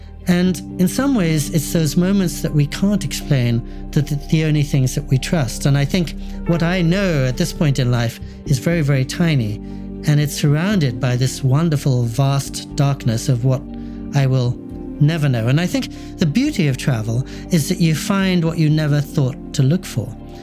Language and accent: English; India; I'm Indian by birth and 100% Hindu by birth